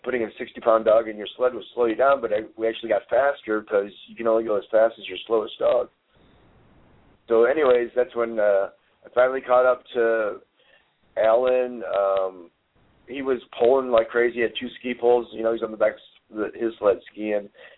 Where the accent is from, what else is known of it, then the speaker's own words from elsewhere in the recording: Chicago, Illinois, United States; also born or lived in Chattanooga, United States; And I was born in Chattanooga, even though I grew up in Chicago, but I consider myself a little bit of a Southern boy.